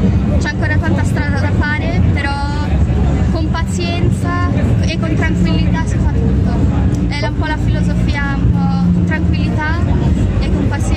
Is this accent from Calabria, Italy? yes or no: no; Milan, Lombardy, Italy; Sono di Milano.